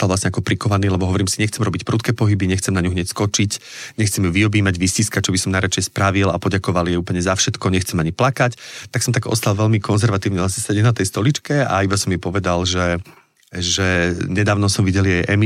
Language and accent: Slovak; Zlaté Moravce, Nitra Region, Slovakia; ja som chlapec z Zlatých Moraviec